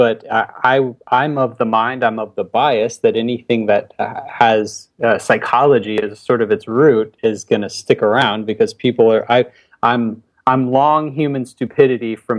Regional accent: Alabama, United States; there's complicated explanations for it, but I'm from Alabama, so we'll skip all that.

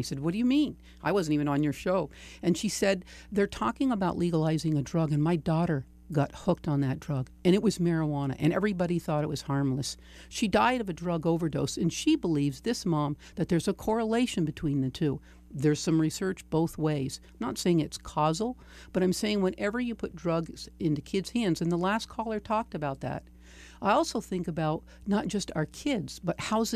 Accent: Vermont, United States; You and I grew up in Vermont.

